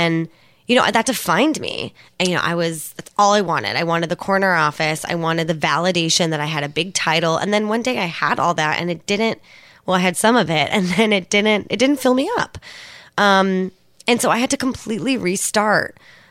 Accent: Alameda, California, United States; Props to Alameda, California.

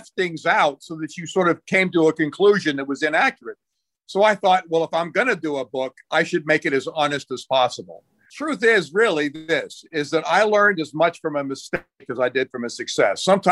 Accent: Lebanon; growing up in Lebanon, and people will expect that.

